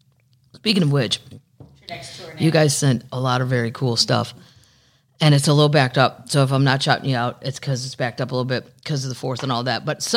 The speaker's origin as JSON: {"language": "English", "region": "Missouri", "country": "United States", "said": "I know I'm from Missouri. I'm supposed to like Kansas City and St. Louis barbecue the best"}